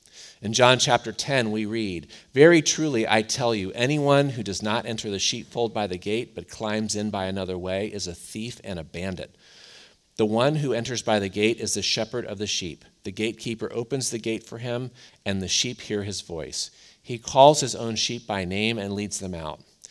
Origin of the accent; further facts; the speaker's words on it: Cleveland, Ohio, United States; I grew up in Cleveland, and we are not known for our winning sports teams.